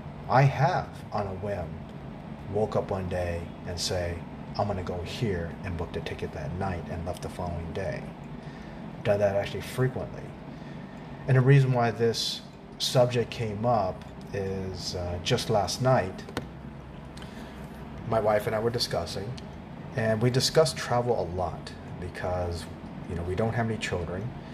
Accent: Arizona, United States; Latin America has always been part of our lives, living in the Southwest, you know, growing up in Arizona.

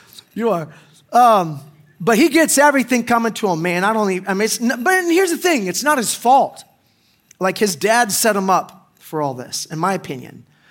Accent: Pensacola, Florida, United States; born there; I was born in Pensacola, Florida.

